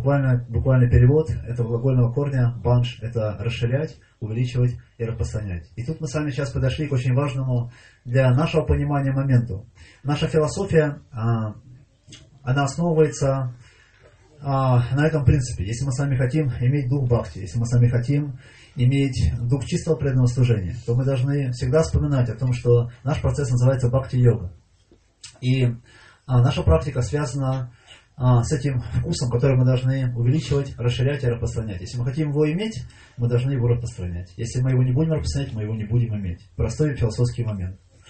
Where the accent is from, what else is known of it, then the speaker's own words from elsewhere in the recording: Nizhny Novgorod, Nizhny Novgorod Oblast, Russia; И он меня спрашивает, вы откуда? Я говорю, с Нижнего Новгорода.